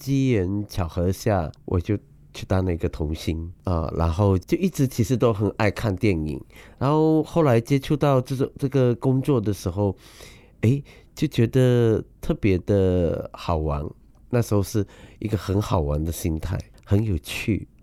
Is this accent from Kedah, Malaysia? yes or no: no; Sarawak, Malaysia; 我觉得沙捞越是我的家乡嘛，然后对啊，就生于斯长于斯吧。